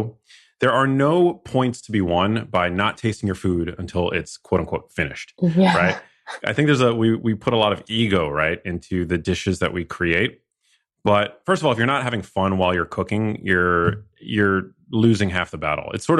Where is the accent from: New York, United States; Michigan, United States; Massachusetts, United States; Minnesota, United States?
New York, United States; New York City; because I grew up in New York City, as I mentioned, and I went to school in Miami.